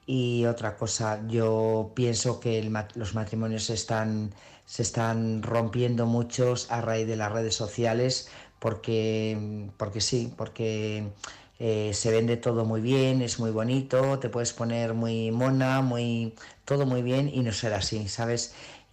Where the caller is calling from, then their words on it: Burgos, Castile and León, Spain; corresponsal de Burgos.